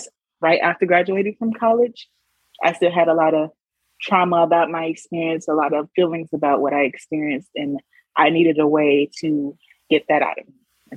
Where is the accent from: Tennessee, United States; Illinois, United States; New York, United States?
Tennessee, United States; Memphis; because I'm coming from Memphis, Tennessee, which is a major Black city. I've only interacted with Black people. I've only been to school with Black people my whole life.